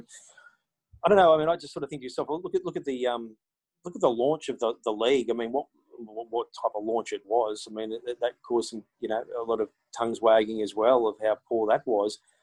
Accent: Newcastle, New South Wales, Australia; Because, I mean, I'm from Newcastle and it's such a massive sport up in the Hunter.

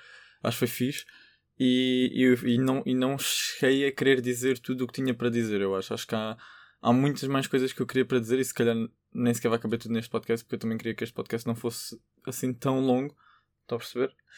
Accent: Lisbon, Portugal; ir de Lisboa, pronto, que eu sou de Lisboa

